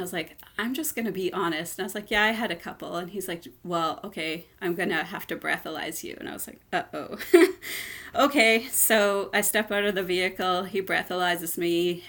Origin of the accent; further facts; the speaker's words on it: Vancouver, British Columbia, Canada; also born or lived in Nanaimo; I was born on Vancouver Island in Nanaimo, British Columbia. I moved to East Vancouver with my mom and my stepdad, and that's growing up in the city.